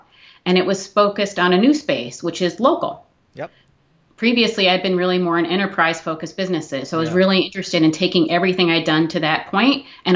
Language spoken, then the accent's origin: English; New York, United States; after grad school, I moved back to my home state of New York. I'm a proud New Yorker, lives in New York City today.